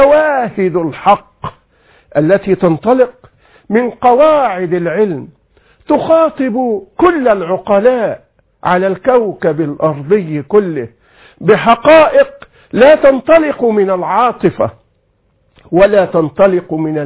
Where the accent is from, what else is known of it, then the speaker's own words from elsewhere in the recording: Egypt; يمكن عندنا في مصر في كلية دار العلوم أقيمت دراسات، في جامعة ليدز وأنا كنت في مهمة علمية هناك أقيمت حولها دراسات